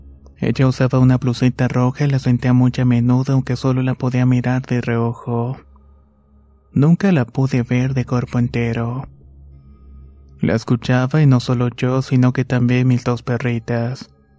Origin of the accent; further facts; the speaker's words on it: Morelos, Mexico; Soy del estado de Morelos